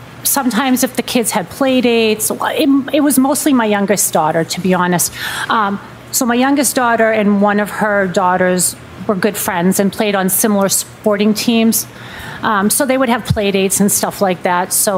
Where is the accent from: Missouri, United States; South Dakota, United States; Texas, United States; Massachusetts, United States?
Massachusetts, United States; Randolph; also born or lived in Braintree; So I initially grew up in Randolph, and then we moved to Braintree, and I finished my last 3 years of high school and stayed there till I was married.